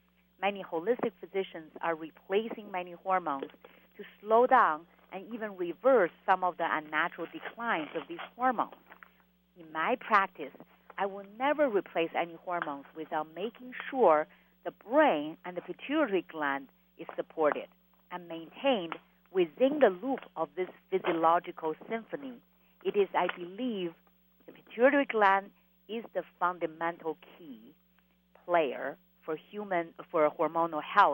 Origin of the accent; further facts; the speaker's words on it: China; now in United States; I grew up in China where we live really simple lives, and we worked really hard, and I have never, ever felt this kind of stress after I moved to the United States.